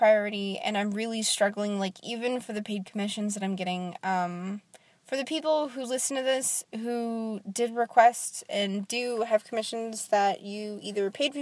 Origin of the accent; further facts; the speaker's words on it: United States; I'm an only child, and I'm American